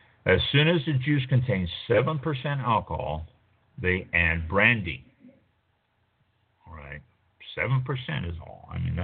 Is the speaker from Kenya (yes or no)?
no; Norte, Portugal; But again, we're from the Douro region of Portugal.